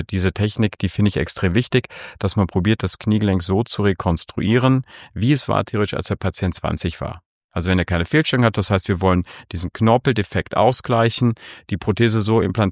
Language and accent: German; Rhineland, Germany; now in Austria; ich komme aus dem Rheinland